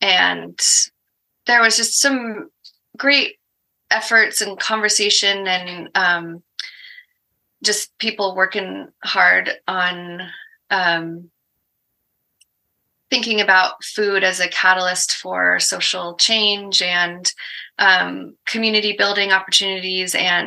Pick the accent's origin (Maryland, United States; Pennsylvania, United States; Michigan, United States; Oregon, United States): Oregon, United States; also born or lived in Bay Area; So, well, we both kind of basically grew up in Oregon, but we were down in the Bay Area, for about 5 years for Nathan to go to grad school at UC Berkeley.